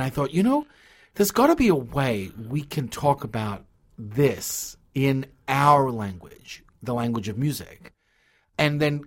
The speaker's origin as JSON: {"language": "English", "country": "Australia", "tie": "born or raised there", "moved": "yes", "lives_now": "United States", "said": "I mean, I grew up in Australia, but, I've been in America over 20 years."}